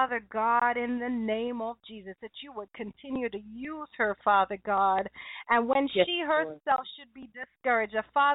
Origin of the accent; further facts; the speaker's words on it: Windsor, Ontario, Canada; that it would even cross over the border to my hometown of Windsor.